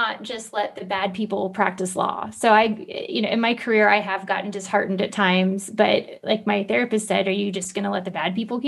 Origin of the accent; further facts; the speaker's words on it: Florida, United States; I grew up poor in Central Florida.